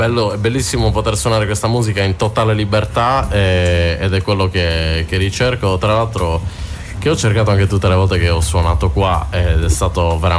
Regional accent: Siniscola, Sardinia, Italy; Di Siniscola, anzi per la verità sa Petraruia, cresciuto alla Caletta, però

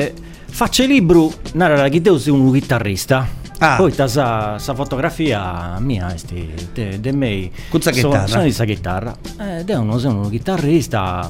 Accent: Cagliari, Sardinia, Italy; born there; Sono tornato a Cagliari, però sono nato a Cagliari

